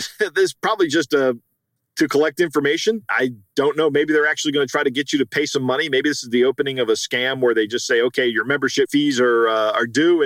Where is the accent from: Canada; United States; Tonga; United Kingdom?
United States; And frankly, I'm speaking as an American here, but that's just un-American, right?